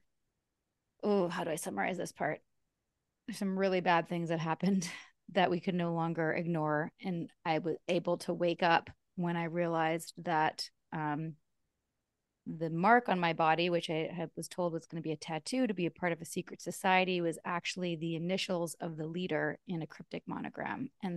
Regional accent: Vancouver, British Columbia, Canada; So I'm also in my 40s and we grew up in Vancouver.

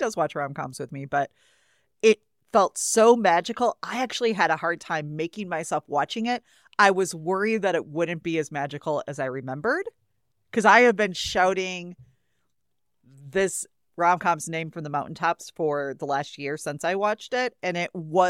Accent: Wisconsin, United States; You're from Boston. I'm from Wisconsin.

